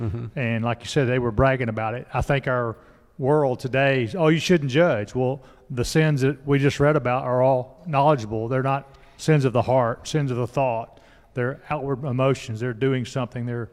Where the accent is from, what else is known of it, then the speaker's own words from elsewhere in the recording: Texas, United States; if that's a word, I'm from Texas, I'll make a new word.